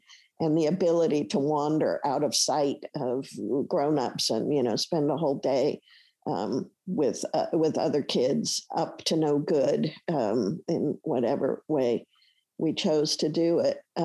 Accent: Bloomington, Indiana, United States; I would tell my kids stories about growing up in Indiana and the sort of freedom I had

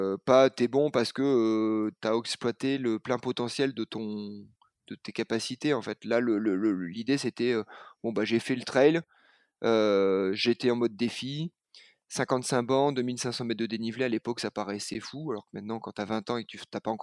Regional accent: Massif Central, France; je suis issu du Massif Central, où c'est de la montagne, mais pas quand même complètement. C'est du plat, mais pas complètement.

